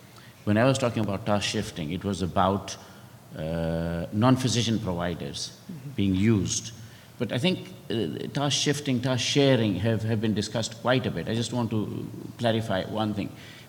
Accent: Nigeria; I'm from Nigeria.

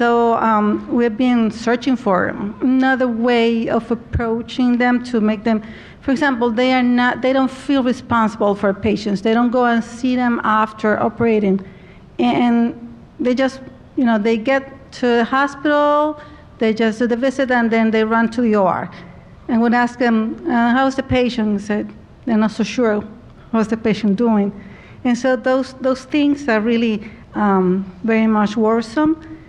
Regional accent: El Salvador; My question, I'm coming from El Salvador.

